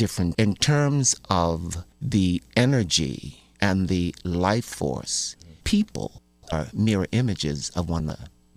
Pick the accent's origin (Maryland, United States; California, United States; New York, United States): Maryland, United States; Baltimore; When I was growing up in Baltimore, Washington, D.C. was called Chocolate City, Vanilla Suburbs.